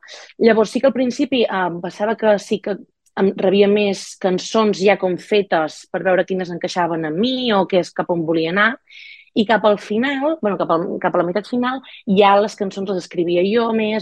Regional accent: Catalonia, Spain; jo sempre el que he volgut és parlar molt de la Garrotxa de casa meva, no? I que la gent sàpiga d'on sóc i d'on vinc i donar a conèixer a casa meva.

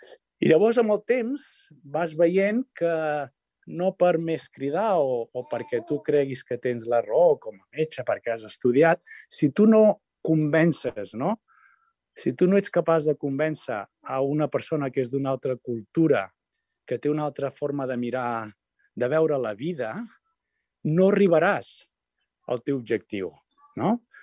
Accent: Barcelona, Catalonia, Spain; he estudiat a l'Autònoma i vinc de Barcelona

